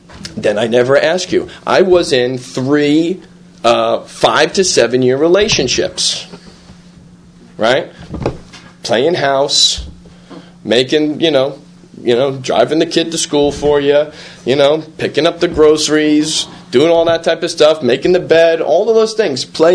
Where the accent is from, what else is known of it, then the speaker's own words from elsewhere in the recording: Brooklyn, New York, United States; I may remind you I'm from Flatbush, right?